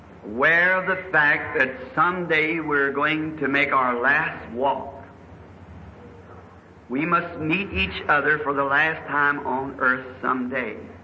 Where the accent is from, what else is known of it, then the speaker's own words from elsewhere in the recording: the South, United States; I'm a Southerner, slow to begin with.